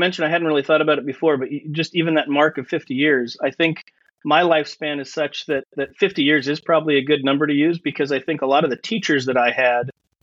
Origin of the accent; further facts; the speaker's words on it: Los Alamitos, California, United States; So I'm a cradle Catholic. Went to St. Hedwig's School in Los Alamitos, California for 9 years, K-8, and then went on to Servite, where I later worked.